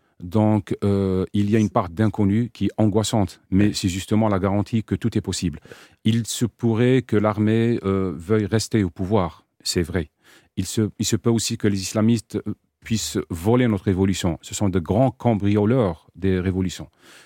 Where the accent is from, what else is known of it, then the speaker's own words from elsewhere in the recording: Algeria; Et le souci pour moi en tant qu'Algérien